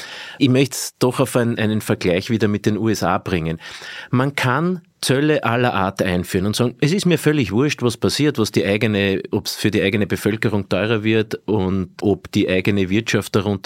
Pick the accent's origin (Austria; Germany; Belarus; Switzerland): Austria; Linz, Upper Austria; bin aus Linz gebürtig